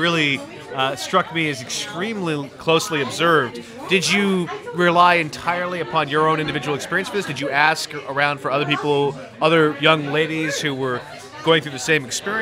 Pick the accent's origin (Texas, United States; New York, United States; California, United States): California, United States; Because I certainly never saw anybody growing up in California.